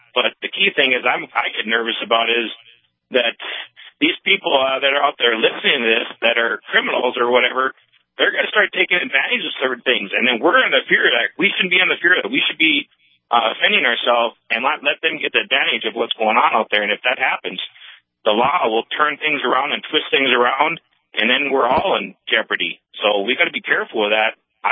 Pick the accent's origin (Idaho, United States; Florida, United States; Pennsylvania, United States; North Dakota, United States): North Dakota, United States; I was born and raised around North Dakota, is we never had to worry about all these things